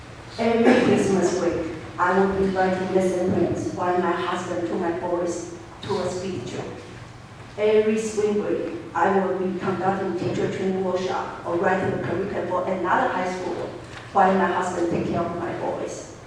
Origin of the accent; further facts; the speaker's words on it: Taiwan; English is a second language; When I first come back to Taiwan the first month, I encountered a lot of culture shocks. The place I call my hometown has become a strange place for me.